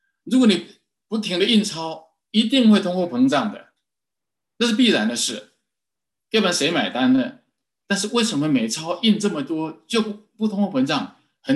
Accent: United States; 如果中国要像我们美国人这样的过得上生活水平

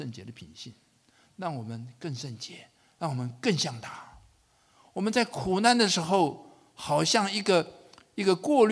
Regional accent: China; 我们中国人反过来说，其实美国人也是一样，我们认为一个理想人生是什么？是福禄寿喜，无灾无病，对不对？

